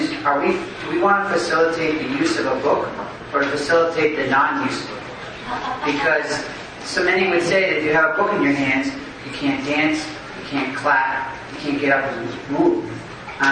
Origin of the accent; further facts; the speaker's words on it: Bridgeport, Connecticut, United States; I'm from Bridgeport, Connecticut.